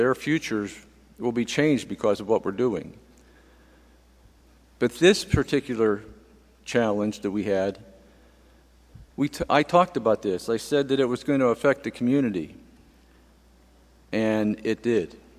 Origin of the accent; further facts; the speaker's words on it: Irwin, Pennsylvania, United States; And I said, well, we're from Pittsburgh. Oh, where at in Pittsburgh? I said, well, actually, Irwin.